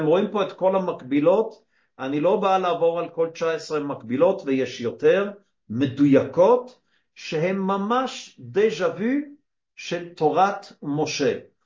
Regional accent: Basel, Basel-Stadt, Switzerland; בבאזל, עיר מולדתי

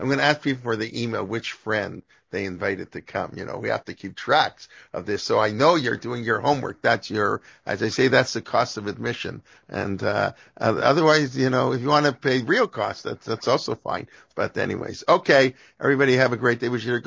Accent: Toronto, Ontario, Canada; The people who knew me growing up in Toronto

